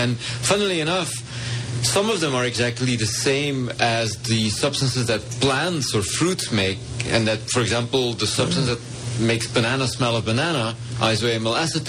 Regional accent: Belgium; I'm from Belgium, okay?

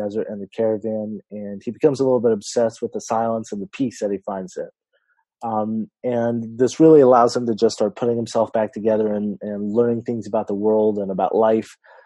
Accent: California, United States; I'm an author from California.

